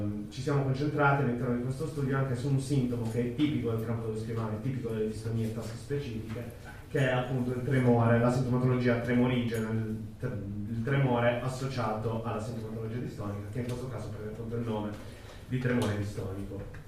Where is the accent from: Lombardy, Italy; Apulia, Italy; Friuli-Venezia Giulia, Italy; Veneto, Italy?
Apulia, Italy; ho 29 anni, sono pugliese ma vivo in Sardegna ormai da qualche anno